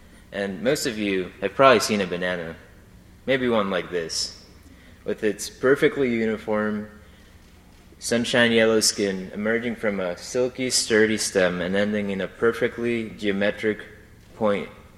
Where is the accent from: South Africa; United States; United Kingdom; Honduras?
Honduras; We're from Honduras